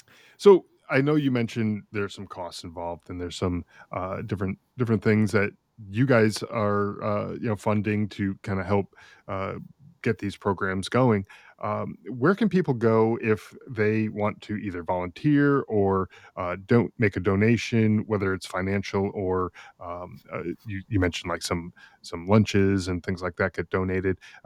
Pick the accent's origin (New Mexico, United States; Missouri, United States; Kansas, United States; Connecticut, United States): Connecticut, United States; I'm originally from Connecticut, so I'm familiar with what you're talking about.